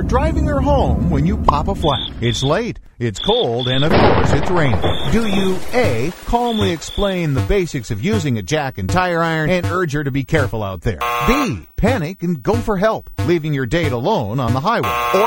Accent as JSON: {"language": "English", "town": "Seattle", "region": "Washington", "country": "United States", "tie": "born or raised there", "said": "from Seattle, Washington. Class of 71 at Roosevelt High School, home of the Teddies."}